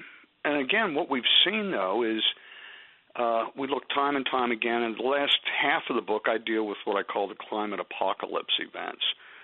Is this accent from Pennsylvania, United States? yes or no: yes; Pennsylvania, United States; and I'm from Pennsylvania